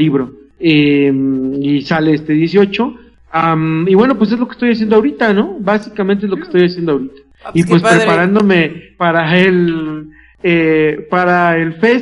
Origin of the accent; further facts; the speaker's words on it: Mexico; Tal cual como lo veríamos nosotros como mexicanos, ¿no? Porque al final... aquí no tenemos muchas armas